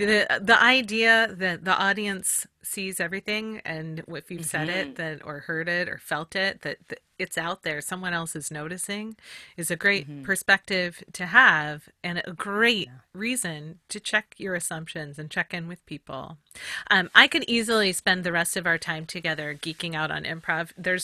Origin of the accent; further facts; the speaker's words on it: Oregon, United States; I grew up in Southern Oregon and I'm used to woo.